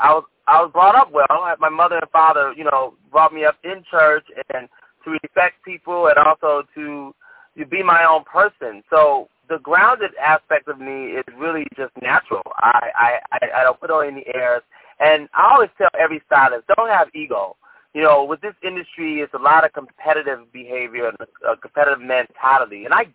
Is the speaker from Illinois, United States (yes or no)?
yes; Chicago, Illinois, United States; I grew up on Southwest Chicago.